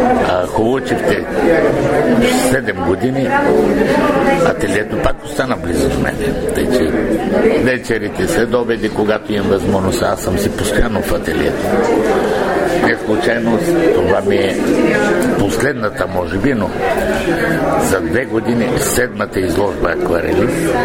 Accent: Kardzhali Province, Bulgaria; Аз идвам от Кърджалийско, едно сиропиталище.

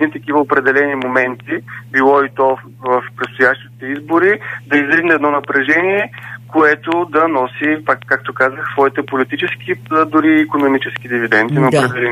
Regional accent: Northern Bulgaria, Bulgaria; Аз самия съм така от Северна България, родом.

